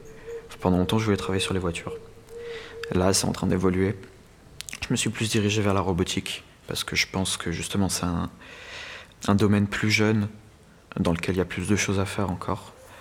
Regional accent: Marseille, Provence-Alpes-Côte d'Azur, France; now in Switzerland; On est chez moi, à Marseille, dans la maison de mes parents

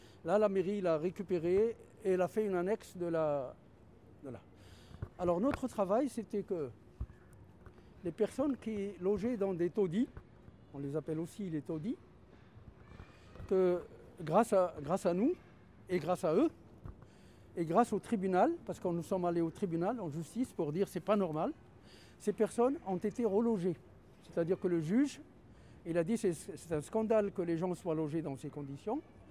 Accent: Morocco; now in France; Moi, je viens du Maroc.

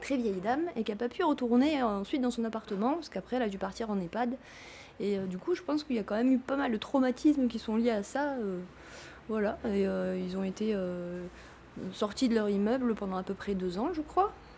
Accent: Provence-Alpes-Côte d'Azur, France; parce que j'ai grandi plus vers le Palais Longchamp.

